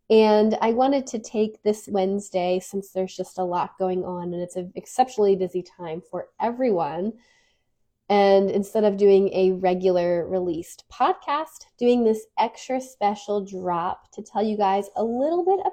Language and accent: English; Richmond, Virginia, United States; We're going to have a fun historical walk through Richmond, Virginia, which is my hometown, which includes the Poe Museum.